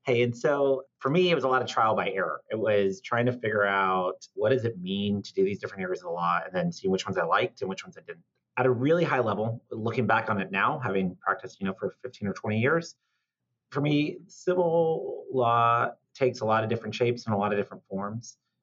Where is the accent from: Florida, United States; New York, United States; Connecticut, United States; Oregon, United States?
Florida, United States; I'm from Florida, and the winters in D.C. always got me a little tired.